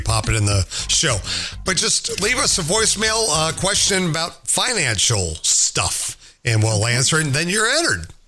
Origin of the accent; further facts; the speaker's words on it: Maryland, United States; Got a voicemail from Alex in Maryland. My home